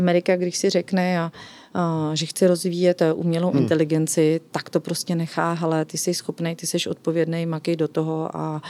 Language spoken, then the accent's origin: Czech; Vysočina Region, Czechia; a já jsem z Vysočiny, takže k té přírodě tam my máme blízko všude